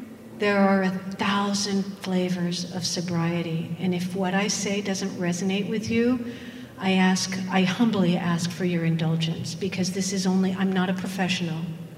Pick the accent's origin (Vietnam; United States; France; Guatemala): France; Paris, Île-de-France; I grew up in Paris, which is why I knew how to say bûche